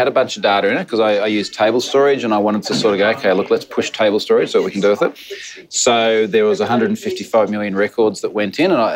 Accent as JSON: {"language": "English", "town": "Gold Coast", "region": "Queensland", "country": "Australia", "said": "I'm from the Gold Coast, Australia."}